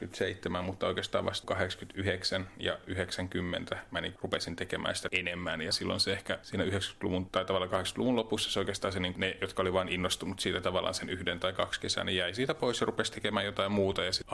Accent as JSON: {"language": "Finnish", "town": "Helsinki", "region": "Uusimaa", "country": "Finland", "tie": "born or raised there", "said": "koska sielläpäin Helsinkiä, mistä mä oon kotoisin, niin siellä niin oli ensimmäisiä niin graffitimaalaajia Suomessa"}